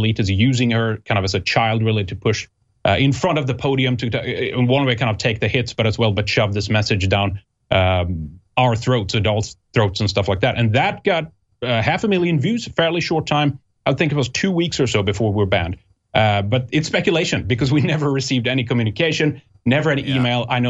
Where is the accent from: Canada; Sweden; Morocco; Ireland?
Sweden; now in United States; we're actually in the U.S. now. We're on the East Coast. But I go back and forth all the time. I'm from Sweden. We've lived there together for many years as well.